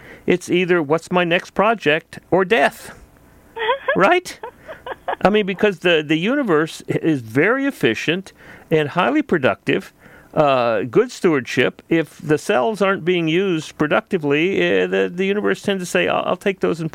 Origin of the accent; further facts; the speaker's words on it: Texas, United States; also born or lived in Massachusetts; Now, you know, I grew up in South Texas and then spent a lot of time in Massachusetts on the East Coast.